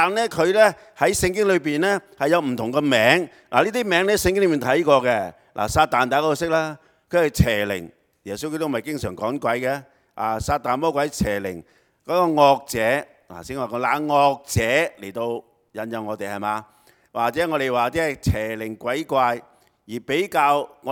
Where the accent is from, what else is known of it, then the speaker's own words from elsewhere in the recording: China; 就是我們中國人這樣，是吧？